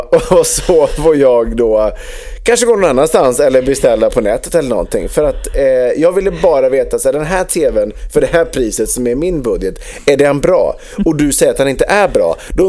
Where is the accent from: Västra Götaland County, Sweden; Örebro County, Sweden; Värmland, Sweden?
Västra Götaland County, Sweden; Borås; Jag kommer också från Borås, så det känns lite hemma att beställa därifrån.